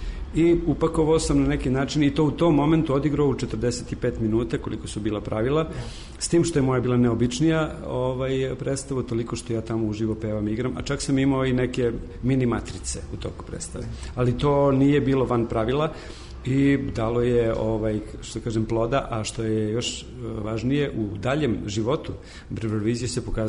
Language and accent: Serbian; Serbia; da mi kao Srbi koji smo poslednji ušli u Evropsku uniju